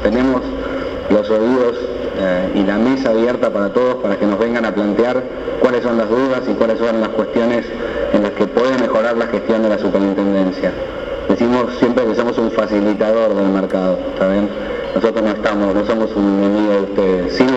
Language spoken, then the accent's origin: Spanish; Argentina; porque logramos nosotros, como argentinos